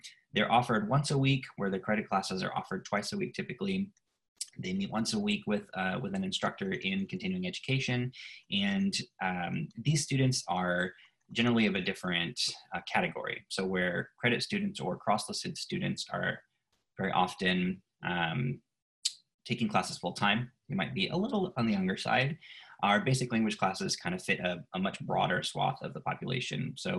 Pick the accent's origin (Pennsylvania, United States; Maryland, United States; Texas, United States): Texas, United States; moved away as an adult; I'm originally from Texas. My wife and I moved here 4 years ago.